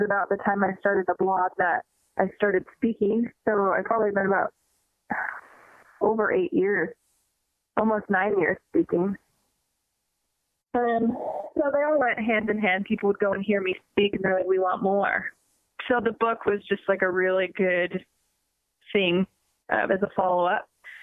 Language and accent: English; East Coast, United States; he knew I was from the East Coast